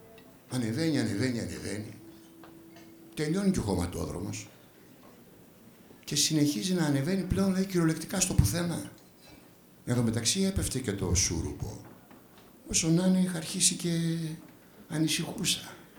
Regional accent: Thessaloniki, Central Macedonia, Greece; now in Athens, Greece; ήμουνα στη Θεσσαλονίκη, που είναι η πατρίδα μου

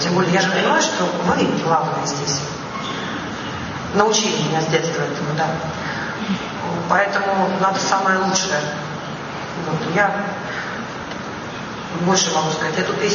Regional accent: Severomorsk, Murmansk Oblast, Russia; я родилась в Североморске, это было совсем на побережье. Дальше этой точки нет никого и ничего.

